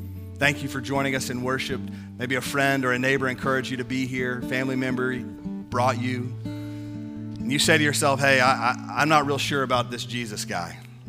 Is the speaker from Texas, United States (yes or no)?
yes; Houston, Texas, United States; It was gross, and I'm from Houston, so don't get mad at me.